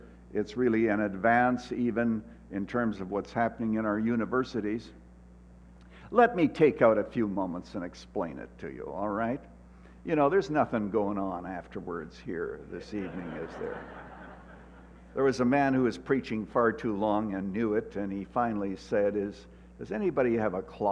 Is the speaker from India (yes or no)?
no; Canada; now in United States; I was born and raised in Canada. I was a Canadian citizen for many years, but my wife is an American, my kids are an American, so I, a number of years ago, became an American citizen.